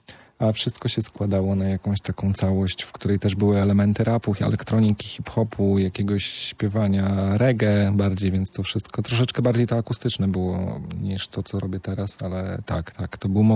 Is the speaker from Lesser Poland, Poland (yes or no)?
no; Białystok, Podlaskie Voivodeship, Poland; born there; Urodziłem się w Białymstoku.